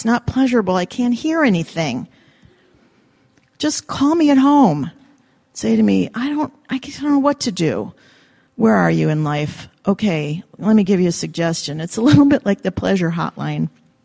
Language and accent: English; Midwest, United States; Now, part of this is being Greek. Part of it is because I'm from the Midwest. Midwesterners are the kind of people that bring you a casserole when you move in. I live in the Northeast.